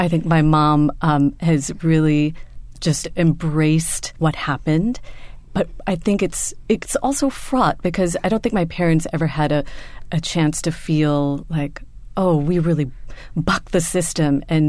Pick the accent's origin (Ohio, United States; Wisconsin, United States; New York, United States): Ohio, United States; I grew up in Ohio. You know, as a brown girl in Ohio, I've mostly thought of myself as marginalized in America.